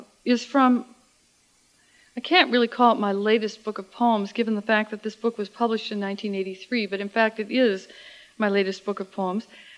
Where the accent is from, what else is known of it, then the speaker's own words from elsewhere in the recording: Minnesota, United States; I am not responsible for your bad weather, in spite of the fact that I come from Minnesota, which is the bad weather place for a lot of people.